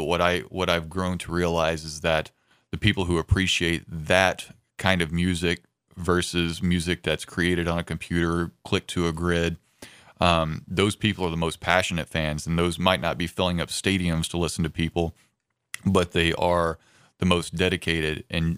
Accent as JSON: {"language": "English", "region": "Mississippi", "country": "United States", "tie": "born or raised there", "also_born_or_lived": "Tennessee", "said": "So, you know, I grew up in North Mississippi and in southwestern Tennessee."}